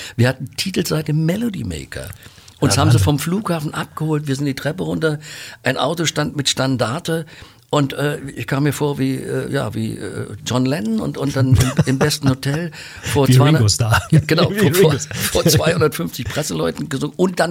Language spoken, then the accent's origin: German; Germany; Nein, ich bin Deutscher